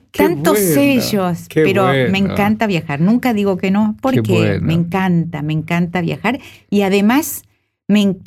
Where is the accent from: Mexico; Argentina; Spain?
Argentina; Banfield, Buenos Aires Province; Porque cuando era chica, yo crecí en Banfield.